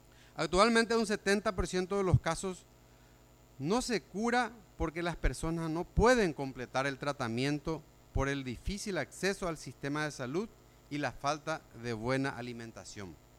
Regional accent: Paraguay; Es la principal experiencia que vamos a compartir como paraguayos con la participación en la cumbre, como participantes en la cumbre.

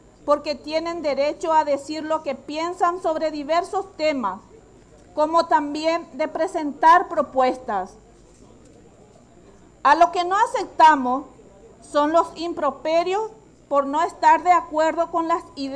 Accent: Paraguay; Son más talentosos que, o quieren ser más talentosos que nosotros los paraguayos. Siempre como paraguayos y paraguayas, fuimos y somos generosos.

